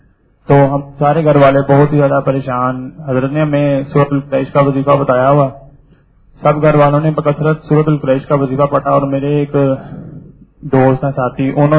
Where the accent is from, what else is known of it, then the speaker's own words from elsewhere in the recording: Lahore, Punjab, Pakistan; میں لاہور سے تعلق رکھتا ہوں.